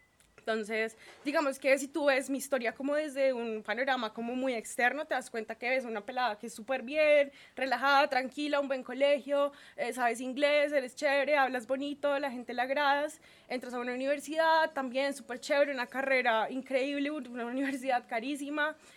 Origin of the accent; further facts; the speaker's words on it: Bogotá, Colombia; Y es porque yo nací acá en Bogotá, soy de acá de Bogotá, mis papás sí son de la costa, pero yo toda la vida he vivido acá en Bogotá.